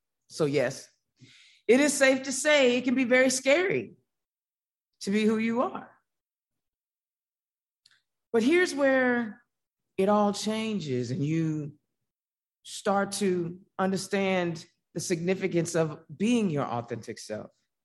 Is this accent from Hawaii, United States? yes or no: no; Indiana, United States; Growing up in Indiana, there weren't a lot of Black folks on television